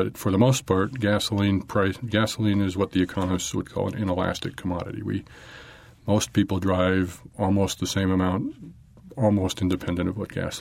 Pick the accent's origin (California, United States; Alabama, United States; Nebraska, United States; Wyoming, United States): Wyoming, United States; Jackson; born there; I was born in Jackson, Wyoming, but this is as fine a place as any place you could live.